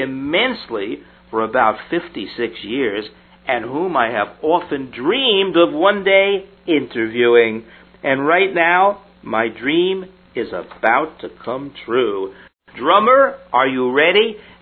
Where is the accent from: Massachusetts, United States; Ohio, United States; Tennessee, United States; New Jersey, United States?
New Jersey, United States; Teaneck; I grew up in Teaneck, New Jersey.